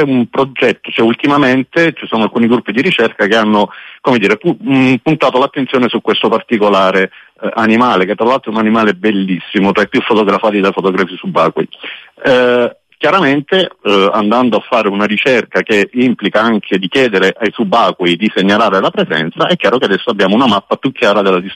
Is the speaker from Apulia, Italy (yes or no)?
yes; Apulia, Italy; Essendo salentino e ho 52 anni, io da bambino facevo il bagno lungo le coste, ovviamente del Salento, le coste ioniche